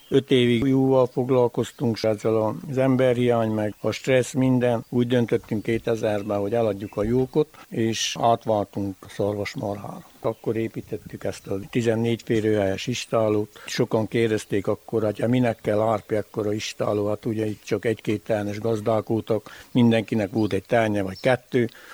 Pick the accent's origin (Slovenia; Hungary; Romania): Hungary; Jász-Nagykun-Szolnok; Jásolván születtem, 72-ben, itt nevelkedtem fel